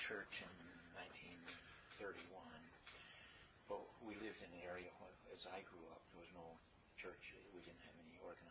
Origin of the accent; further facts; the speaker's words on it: New York, United States; I grew up in northern New York along Lake Champlain.